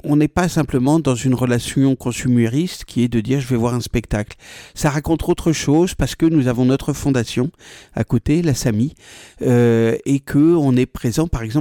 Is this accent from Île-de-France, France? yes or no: yes; Paris, Île-de-France, France; now in Marseille, France; Je venais de Paris où le rapport à la citoyenneté n'existe pas parce que c'est la capitale.